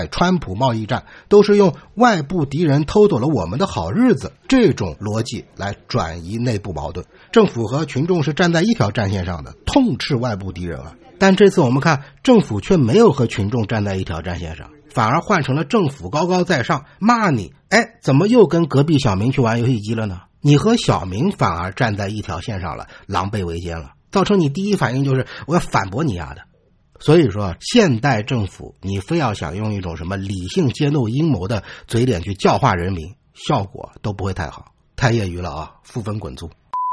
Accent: China; 也有可能是因为我是中国人

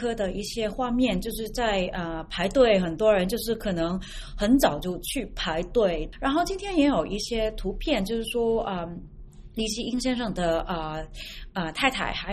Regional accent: Hong Kong; moved away as an adult; now in Taiwan; 我是香港的记者，然后现在我在台湾。

